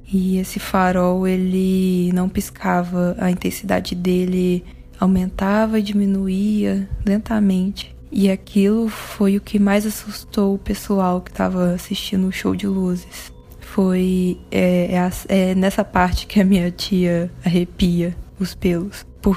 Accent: Divinópolis, Minas Gerais, Brazil; Eu sou mineira, de uma cidade chamada Divinópolis, no interior do estado.

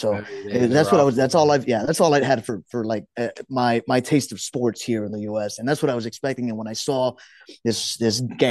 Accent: Houston, Texas, United States; also born or lived in Juarez; Born and raised in Houston, from South Park. I've lived some time in Juarez.

